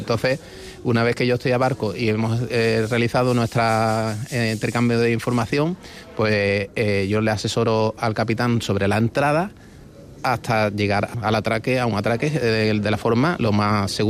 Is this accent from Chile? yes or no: no; Cádiz, Andalusia, Spain; now in Palma, Spain; he acabado aquí en Palma. Soy de Cádiz y llevo aquí viviendo unos 5 años